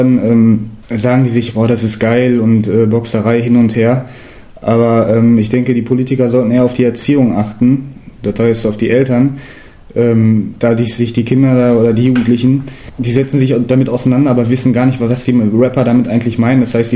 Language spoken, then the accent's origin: German; Herne, North Rhine-Westphalia, Germany; Und ich komme aus Wanne.